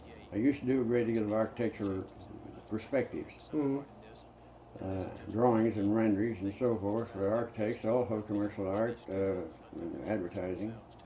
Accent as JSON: {"language": "English", "region": "Indiana", "country": "United States", "tie": "born or raised there", "also_born_or_lived": "Illinois", "said": "Well, I was born in Illinois and at the age of seven, I moved to Indiana with my parents."}